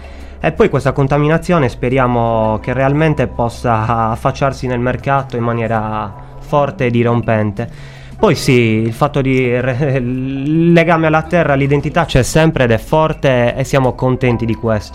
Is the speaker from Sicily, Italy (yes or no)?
no; Carbonia, Sardinia, Italy; Sì, io vengo da Carbonia, ho 26 anni